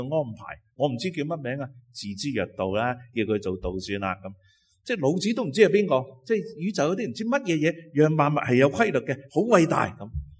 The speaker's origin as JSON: {"language": "Cantonese", "region": "Guangdong", "country": "China", "said": "嗰啲都分别，我广东人讲唔清楚"}